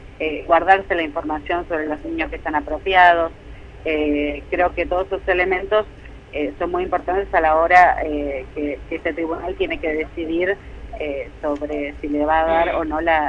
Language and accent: Spanish; Lisandro Olmos, Buenos Aires, Argentina; born there; hasta que fue legalizada en la cárcel de Olmos, donde yo nací